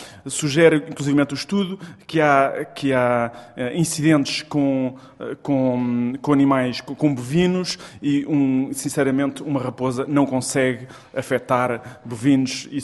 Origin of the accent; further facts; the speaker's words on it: Lourinhã, Lisbon, Portugal; Eu sou da Lourinhã, os meus antepassados são da Lourinhã desde o século XVII e vivo na aldeia das Cesaredas, que tem 300 habitantes, em pleno campo.